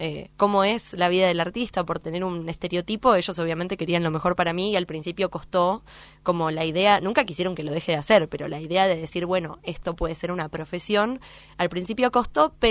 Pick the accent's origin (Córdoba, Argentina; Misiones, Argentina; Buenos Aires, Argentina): Buenos Aires, Argentina; Sí, yo nací en... Sí, soy de Villa del Parque, siempre me crié allá, fui al colegio allá